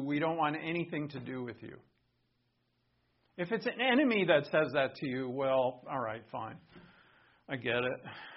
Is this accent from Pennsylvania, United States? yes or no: no; Rhode Island, United States; So this is my home state, Rhode Island.